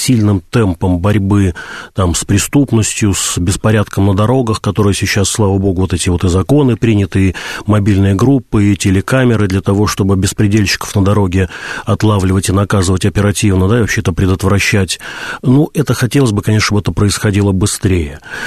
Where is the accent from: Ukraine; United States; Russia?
Russia; Moscow; я живу, я все, родился в Москве, да, кстати, родился я в районе Лефортово, вот, да. И я жил в Кунцево, теперь я живу в Новопеределкино.